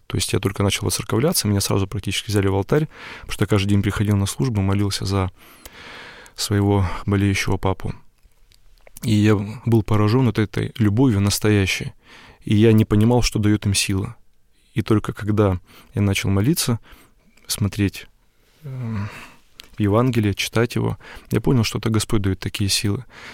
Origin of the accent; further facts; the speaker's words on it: Khabarovsk, Khabarovsk Krai, Russia; Просто я издалека, из Хабаровска.